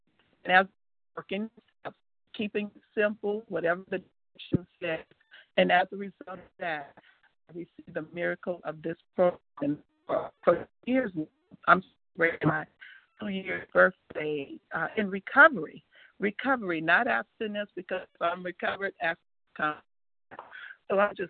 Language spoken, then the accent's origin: English; Georgia, United States; from Georgia.